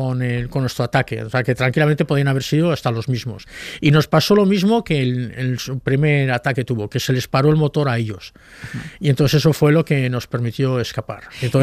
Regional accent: Santurtzi, Basque Country, Spain; Soy de Santurchi y tengo el puerto aquí autónomo, luego tengo el puerto pesquero

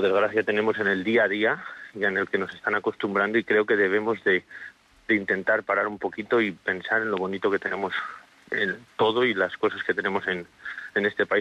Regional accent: Villaseco de los Gamitos, Castile and León, Spain; desearle a mi pueblo, a Villaseco de los Gamitos, un feliz 2026

